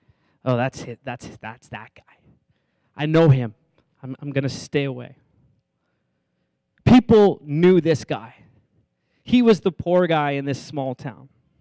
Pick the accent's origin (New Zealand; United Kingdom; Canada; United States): Canada; the Maritimes; Like, I came from a place from the Maritimes where it wasn't super visible. But then I flew out, and I went to the big city of Toronto, and I saw it.